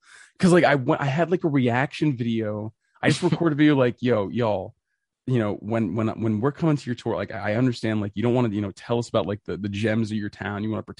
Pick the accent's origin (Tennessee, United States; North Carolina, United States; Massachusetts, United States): Massachusetts, United States; Boston; my buddy Adam Grossman works for the Red Sox, and I'm from Boston.